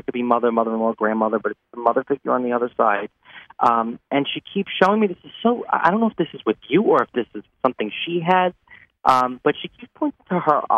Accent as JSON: {"language": "English", "region": "New York", "country": "United States", "said": "I'm from New York, too."}